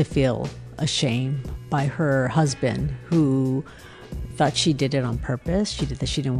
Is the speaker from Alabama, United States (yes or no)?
no; Los Angeles, California, United States; I grew up in Northeast Los Angeles, and my parents are both Angelenos, although my mother arrived in the U.S. when she was 12.